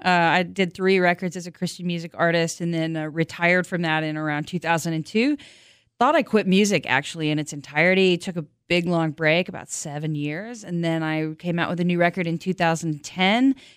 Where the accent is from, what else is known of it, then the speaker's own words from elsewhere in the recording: Chinook, Kansas, United States; that reminded me a lot of growing up in Chinook, Kansas, just a little bit down I-29 here, and just reminded me of the Neosho River where I grew up.